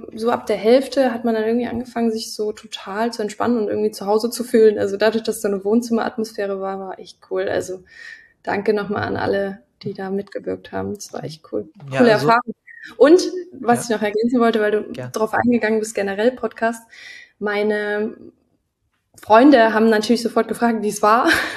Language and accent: German; Görlitz, Saxony, Germany; also born or lived in Horka / Niesky; Ja, also ich komme ja aus der Gegend, so ein bisschen aus der Lausitz. Also Görlitz, Horka, Niesky, da bin ich so groß geworden, also in der Teenagerphase.